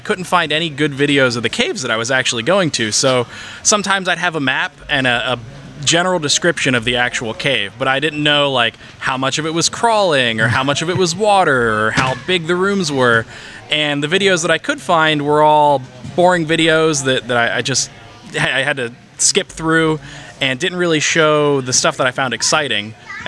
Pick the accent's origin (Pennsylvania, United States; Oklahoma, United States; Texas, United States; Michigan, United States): Pennsylvania, United States; now in Indiana, United States; I'm actually from Pennsylvania, but I just moved out to Indiana this past October